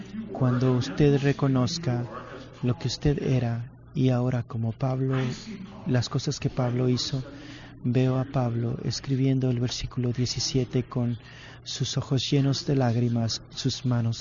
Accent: Thailand; born there; Spanish is a second language; moved away; Yo nací en Tailandia, a una familia budista que no conocía de Dios, nada cristianos, y vine aquí en 1989 para ir a la escuela.

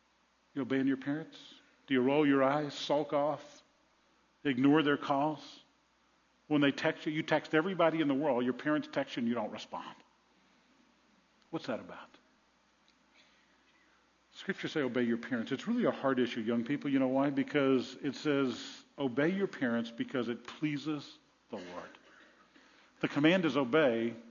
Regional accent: New Orleans, Louisiana, United States; Now, I grew up in New Orleans. New Orleans is not the safest place in the world

